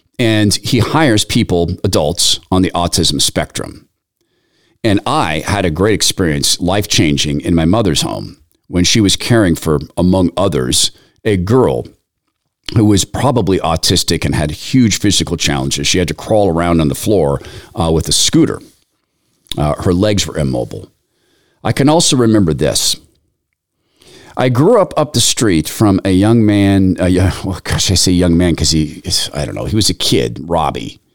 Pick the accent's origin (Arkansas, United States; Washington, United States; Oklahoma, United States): Washington, United States; Spokane; This was back in the when I grew up in Spokane. We lived in basically a field that had been converted to houses.